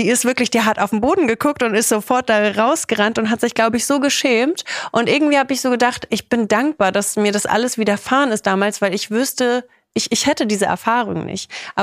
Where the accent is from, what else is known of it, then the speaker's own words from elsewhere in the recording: Kaiserslautern, Rhineland-Palatinate, Germany; Ich komme übrigens aus Kaiserslautern, wow.